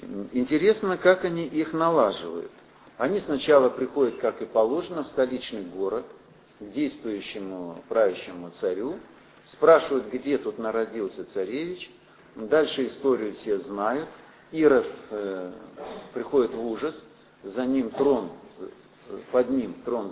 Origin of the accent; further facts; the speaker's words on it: Far East, Russia; Вот тоже мы с вами с Дальнего Востока, да?